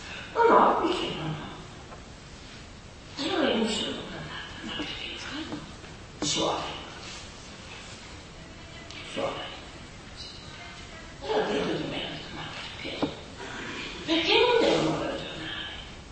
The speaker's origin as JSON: {"language": "Italian", "region": "Veneto", "country": "Italy", "tie": "born or raised there", "also_born_or_lived": "Milan", "said": "io sono nata a Milano, ma mi ha portato via da 2 anni. Sono cresciuta nel Veneto, ho girato tanto"}